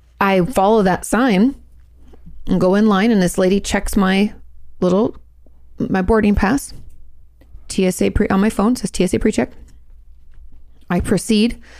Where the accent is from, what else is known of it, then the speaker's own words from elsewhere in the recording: Washington, United States; Because when I grew up in Washington, you could get your license, and then around the time when I was leaving for college, you could get a certain kind of license that allows you to go into Canada.